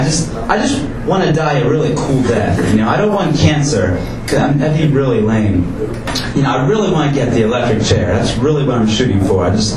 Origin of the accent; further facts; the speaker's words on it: Ireland; I'm also Irish, so I'm skinny, white, and red-haired.